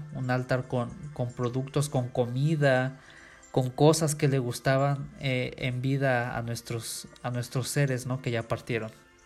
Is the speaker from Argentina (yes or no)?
no; Mexico; como mexicanos pues aún queda muy acentuada esta tanatofobia